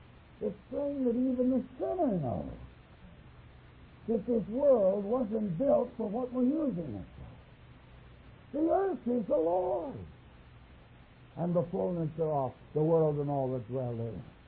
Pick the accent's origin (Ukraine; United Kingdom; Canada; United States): Canada; When I was a boy, the British Empire, we could say proudly, I'm a Canadian